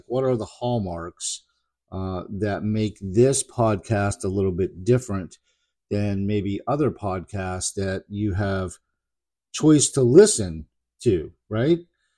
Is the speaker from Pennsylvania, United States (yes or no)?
yes; Pittsburgh, Pennsylvania, United States; I grew up in Pittsburgh, spent 22 years in emergency medicine as a paramedic